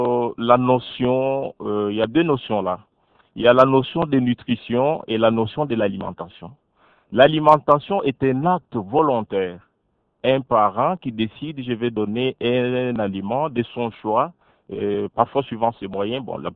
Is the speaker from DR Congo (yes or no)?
yes; DR Congo; chez nous en RDC